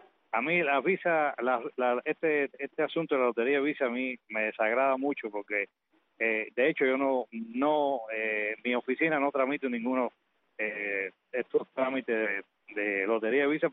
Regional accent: Cuba; soy cubano, viví allá 33 años y ejercí el derecho allá

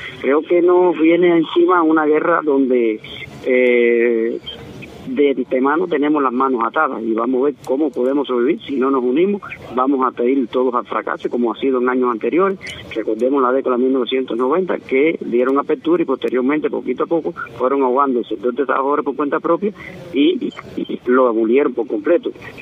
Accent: Cuba; los que somos los cubanos aquí, que estamos pegados acá a la población, dentro de la población

